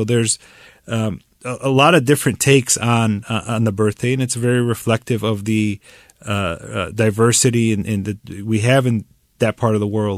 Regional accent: Dearborn, Michigan, United States; coming here for jobs at Ford in my hometown of Dearborn.

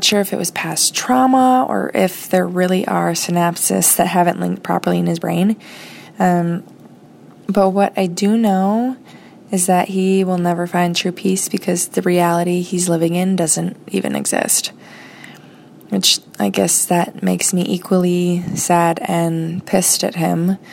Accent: United States; from the United States.

